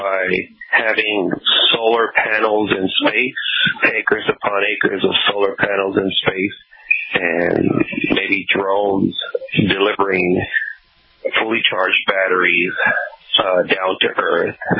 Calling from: Dallas, Texas, United States; I'm calling you from Dallas, Texas, and I'm listening to you via your website.

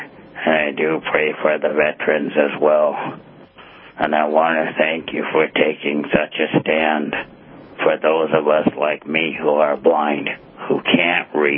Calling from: West Des Moines, Iowa, United States; And I'm calling you from West Des Moines, Iowa.

